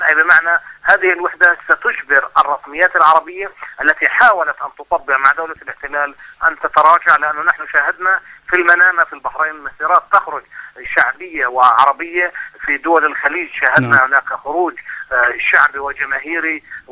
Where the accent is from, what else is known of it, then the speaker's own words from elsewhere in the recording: Palestine; فكانت الرسالة واضحة أننا كفلسطينيين وكلاجئين نناضل من أجل حق العودة.